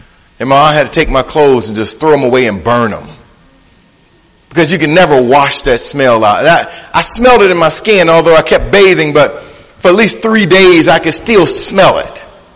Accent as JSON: {"language": "English", "town": "Detroit", "region": "Michigan", "country": "United States", "tie": "born or raised there", "said": "Growing up in Detroit in my early teen years, my parents would ship me off to Tennessee so that I would spend time there"}